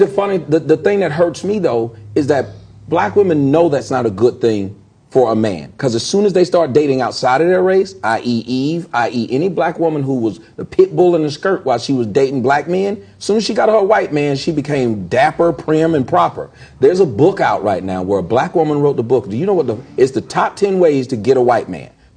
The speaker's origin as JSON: {"language": "English", "town": "Atlanta", "region": "Georgia", "country": "United States", "said": "I'm from Atlanta. That's the home of the kept man."}